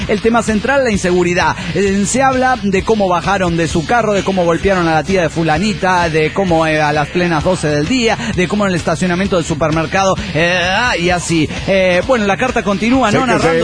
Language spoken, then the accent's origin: Spanish; Chihuahua, Mexico; also born or lived in Zapopan; yo soy de Chihuahua, nací en Zapopan, soy tapatío, pero soy de corazón norteño, ya que toda la vida estuve en Chihuas.